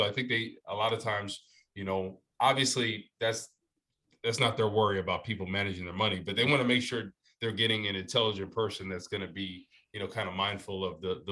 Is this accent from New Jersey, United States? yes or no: yes; New Jersey, United States; I was raised in Jersey, man, North Jersey.